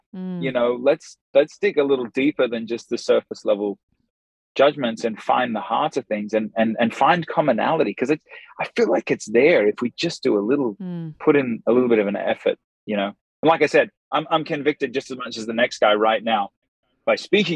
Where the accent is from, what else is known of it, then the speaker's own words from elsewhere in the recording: Australia; Like, I am an Australian Caucasian.